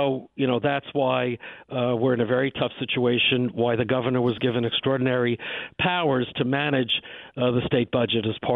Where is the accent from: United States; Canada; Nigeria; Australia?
United States; New York; I just penned an op-ed that ran this week in my hometown newspaper, Newsday.